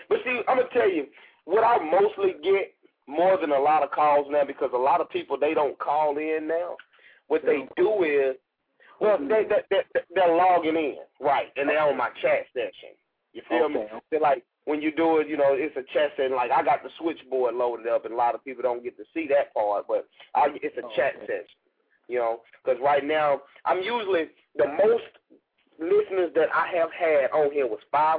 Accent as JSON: {"language": "English", "town": "Nashville", "region": "Tennessee", "country": "United States", "said": "And I'm from Cashville. You know, I'm representing my artists"}